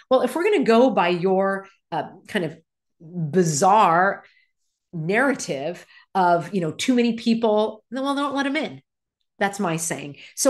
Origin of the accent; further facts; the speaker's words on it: California, United States; That happened at where I grew up in Orange County.